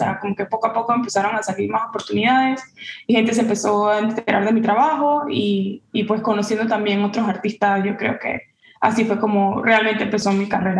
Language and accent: Spanish; Panama; moved away as an adult; also born or lived in United States; now in Dallas, United States; yo sentía que yo había vivido toda mi vida en Panamá y que quizás no iba a ser beneficioso para mí vivir el resto de mi vida en Panamá sin haber experimentado otro lugar. Y bueno, yo nací en Estados Unidos